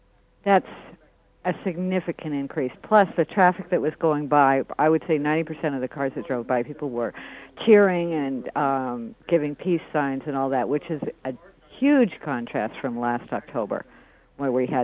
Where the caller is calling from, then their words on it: New Hampshire, United States; I'm calling from New Hampshire.